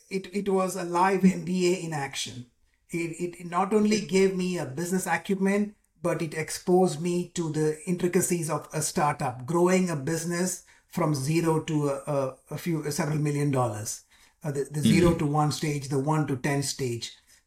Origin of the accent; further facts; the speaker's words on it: Nigeria; English is a second language; also born or lived in India; I was born in India, but I moved to Africa. I moved to Nigeria, where I spent most of my schooling in a Nigerian school. I learned the local language there. So I know that in addition to my native tongue.